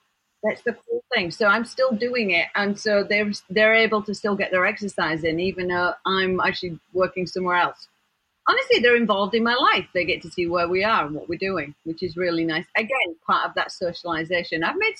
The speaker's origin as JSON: {"language": "English", "region": "England", "country": "United Kingdom", "said": "And yes, I'm English."}